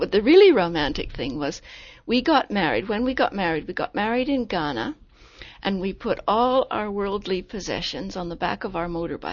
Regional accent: Vancouver, British Columbia, Canada; also born or lived in Africa / England; now in Japan; where I'm from is a little difficult because I grew up in Canada, but then I moved to Africa, then I moved to England, and now I've been living in Japan for 14 years.

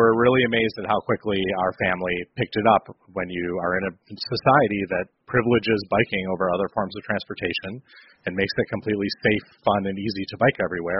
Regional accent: United States; As an American family, we're parents and we like to be autocrats.

